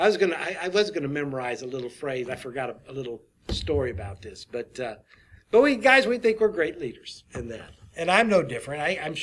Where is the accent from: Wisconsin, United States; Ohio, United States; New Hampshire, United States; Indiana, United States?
Ohio, United States; Cross, from when I grew up in Ohio as a in high school, and across from us was a Christian family.